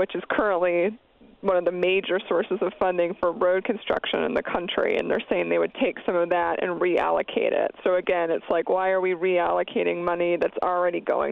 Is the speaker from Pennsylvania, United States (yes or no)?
yes; Pennsylvania, United States; Well, I'm from Pennsylvania, and I know you all are sitting there in Wisconsin, and the idea is that our home states would put up the rest of the funding.